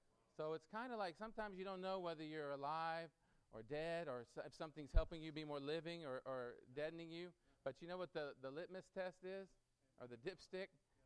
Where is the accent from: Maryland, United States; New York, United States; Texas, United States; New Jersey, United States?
Texas, United States; San Antonio; I'm from San Antonio.